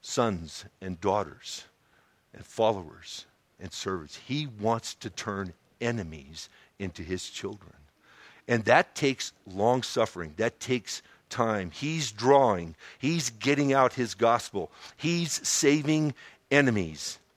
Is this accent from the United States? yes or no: no; Ireland; And that was a great line to me, being an Irishman.